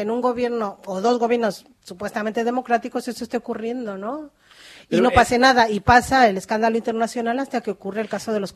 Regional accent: Mexico; en esto yo como mexicana estoy muy agradecida, siempre lo estaré, como muchos de ciudadanos de mi país

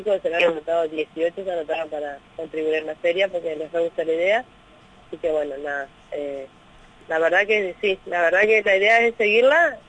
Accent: Concepción del Uruguay, Entre Ríos, Argentina; y siempre la mayoría que somos de Concepción de Uruguay

